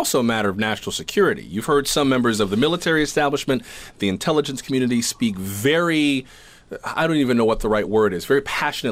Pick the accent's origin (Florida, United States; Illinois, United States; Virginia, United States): Florida, United States; We'll be visiting my home state of Florida, specifically Tampa, St. Petersburg